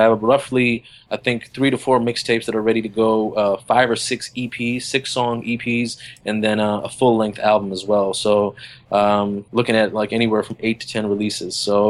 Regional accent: Somerset, Kentucky, United States; also born or lived in Chicago, United States; I was born in Chicago, and then I grew up and was raised from 6 to 17 in Kentucky, a small town, Somerset, Kentucky.

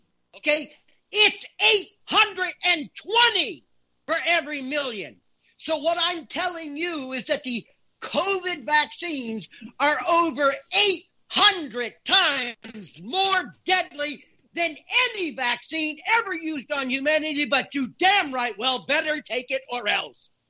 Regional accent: United States; because you never hold it against me that I'm American.

